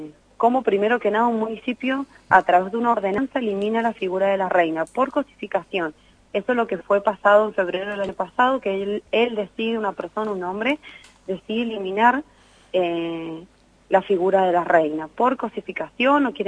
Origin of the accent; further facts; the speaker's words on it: Mendoza, Argentina; lo que estamos viviendo como pueblo, como mendocino